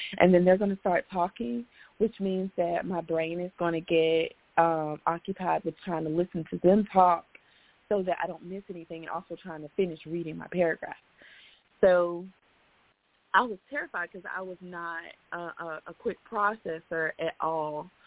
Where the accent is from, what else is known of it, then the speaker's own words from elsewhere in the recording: Memphis, Tennessee, United States; I grew up in Memphis, Tennessee, actually.